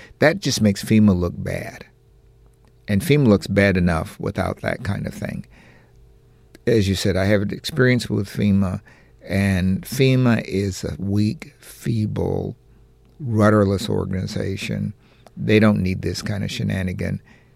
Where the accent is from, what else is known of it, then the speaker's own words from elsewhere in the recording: California, United States; I grew up in California, and every school kid knows that.